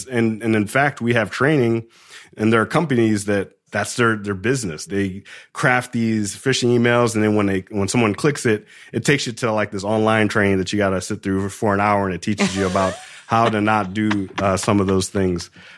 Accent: Atlanta, Georgia, United States; I come from Atlanta. He comes from Baltimore.

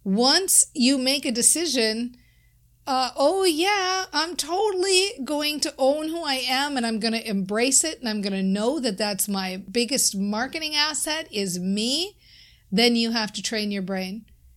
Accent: Minnesota, United States; So in my case, you might hear me talk about things like, I'm from Minnesota.

